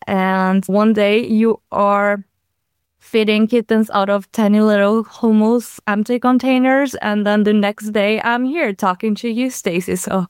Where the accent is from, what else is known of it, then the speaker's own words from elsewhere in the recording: Brazil; I'm originally from Brazil, where we have so many problems with stray animals.